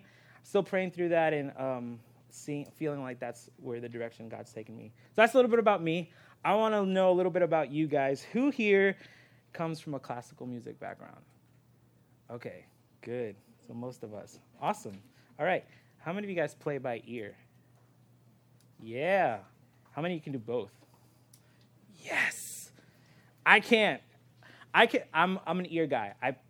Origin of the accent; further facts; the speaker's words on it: Florida, United States; also born or lived in New York; I was born in the States. I was born in New York, and I moved to Florida when I was six.